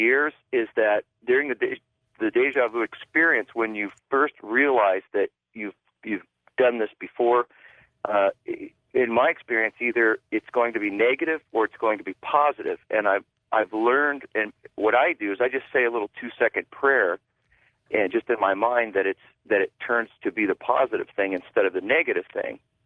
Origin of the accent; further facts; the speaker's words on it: Columbus, Ohio, United States; now in Montana, United States; I live in Montana now, but I'm from Ohio, and I lived in Ohio in central Ohio, Franklin County, Columbus area.